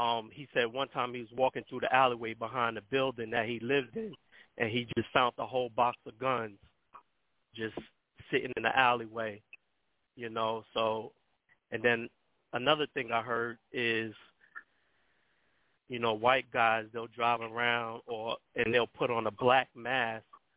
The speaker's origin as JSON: {"language": "English", "region": "New York", "country": "United States", "said": "because I come from New York. New York is bad too."}